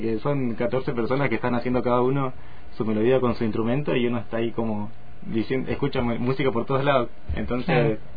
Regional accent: General Roca, Río Negro, Argentina; Yo soy de acá, de Roca.

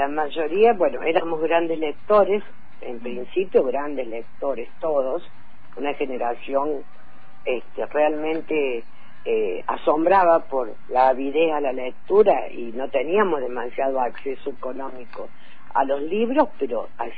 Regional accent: Argentina; cuando vuelvo a la Argentina caemos en pandemia. Entonces el libro yo no lo presenté nunca en mi país

